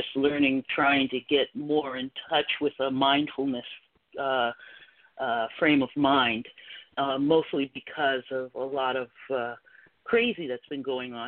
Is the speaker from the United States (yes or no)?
yes; Santa Rosa, California, United States; now in Kansas, United States; We're from California. We're from California.